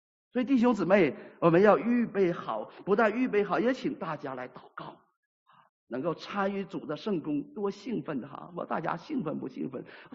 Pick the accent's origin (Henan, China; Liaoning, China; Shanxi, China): Liaoning, China; Shenyang; 以前我一说我是沈阳人